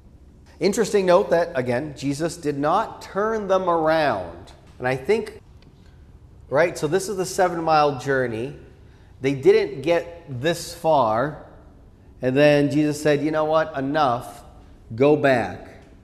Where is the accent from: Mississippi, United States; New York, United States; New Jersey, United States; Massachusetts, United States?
Massachusetts, United States; Boston; I grew up in Boston